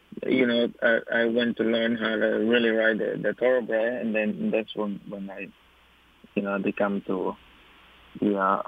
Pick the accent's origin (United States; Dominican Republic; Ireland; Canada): Dominican Republic; English is a second language; Yes, I grew up in the Dominican Republic, that's where I started riding horse racing.